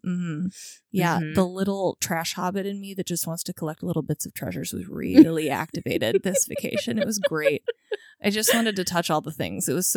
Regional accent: California, United States; I was raised in California, grew up in California for a hot minute

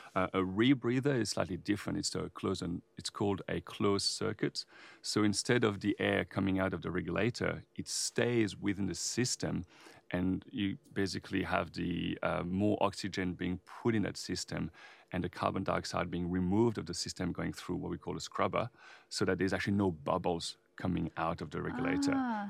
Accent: Belgium; also born or lived in United Kingdom / Sydney, Australia; now in Australia; so I'm from Belgium originally, and I did my undergrad at the University of Southampton. Mm-hmm. And then I moved to Australia and did my PhD at Macquarie University in Sydney. And then I moved to South Australia about 16 years ago.

